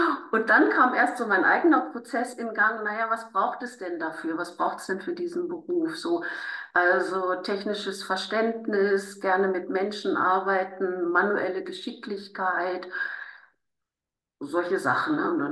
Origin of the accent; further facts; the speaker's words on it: Celle, Lower Saxony, Germany; Also ich bin in Celle bei Hannover aufgewachsen.